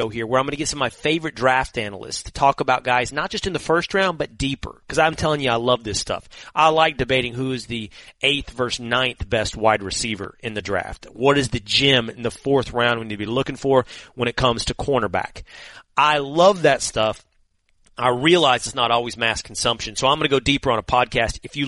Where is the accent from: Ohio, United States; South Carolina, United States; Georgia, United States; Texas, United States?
Texas, United States; When I was 18 years old, I was a swimmer growing up in Texas